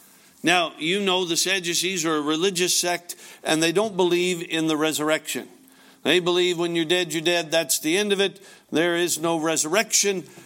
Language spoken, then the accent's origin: English; Alaska, United States; now in Franklin, United States; Now, you folks know I'm from Alaska and our home church is in Alaska, but we have a home in Franklin, Kentucky.